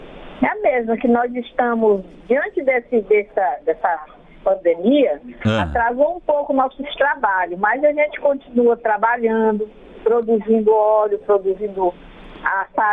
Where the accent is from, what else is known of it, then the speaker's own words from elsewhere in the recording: Marabá, Pará, Brazil; Natural de Marabá.